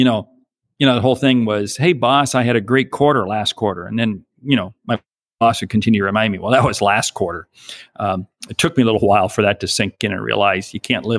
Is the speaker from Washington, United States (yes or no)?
yes; Washington, United States; Well, I was from a small town south of Seattle, mm-hmm. and my wife was from a small town north of Portland.